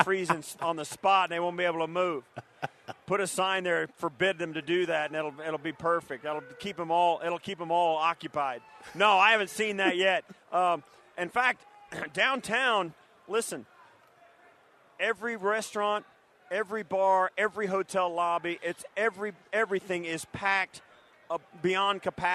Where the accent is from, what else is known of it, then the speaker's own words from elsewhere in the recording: Buffalo, New York, United States; And I tell people I'm from Buffalo, and they're shocked. But, yeah, I'd rather live in Buffalo.